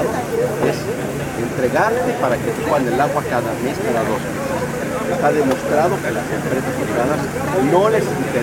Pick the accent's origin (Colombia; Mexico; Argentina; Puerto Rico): Mexico; Veracruz; Yo soy México y soy veracruzano.